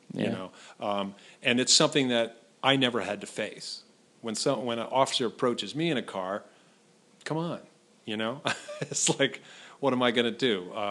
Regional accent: California, United States; I grew up in the Bay Area.

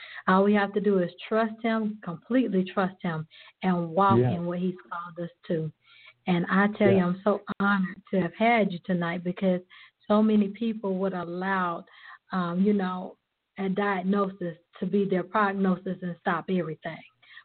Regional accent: South Carolina, United States; now in Atlanta, United States; I'm from South Carolina, but I live in Atlanta.

